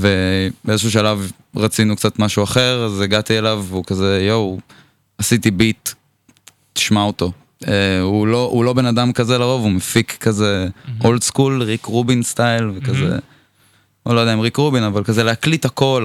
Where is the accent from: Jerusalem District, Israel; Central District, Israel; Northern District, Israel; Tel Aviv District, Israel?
Northern District, Israel; Beit Jann; also born or lived in Eilat; וההורים שלי מכפר בית ג'אן, ואני נולדתי באלת, בזמן שאבא שלי עבד בחייבר, בקקל, והוא התאהב באזור ונשאר שם, ואני נולדתי כשהוא היה שם. עשיתי שם את הגן, ואז עברתי לכפר לעשות שם יסודי, ללמוד ערבית